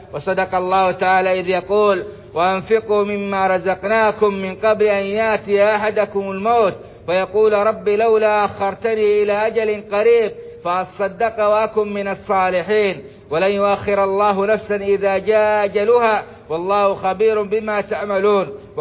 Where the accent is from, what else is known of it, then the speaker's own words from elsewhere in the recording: Saudi Arabia; وأدم على بلادنا السعودية أمنها وإيمانها والخيرات في أرجائها